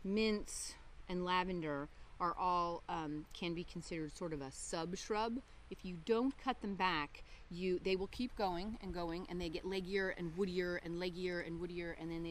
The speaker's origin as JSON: {"language": "English", "region": "Colorado", "country": "United States", "tie": "born or raised there", "said": "And so where I grew up in Colorado, that would have happened actually a little bit earlier"}